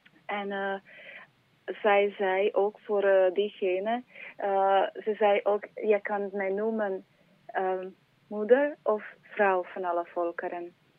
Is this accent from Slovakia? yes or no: yes; Slovakia; En ik kom oorspronkelijk uit Slowakije.